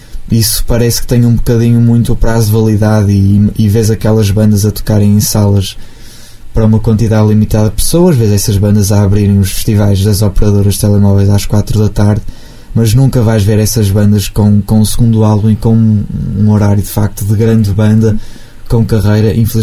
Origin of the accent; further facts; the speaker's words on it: Portugal; o assumir que somos portugueses e estamos em Portugal e estamos por Portugal e com Portugal e para Portugal é uma vantagem extrema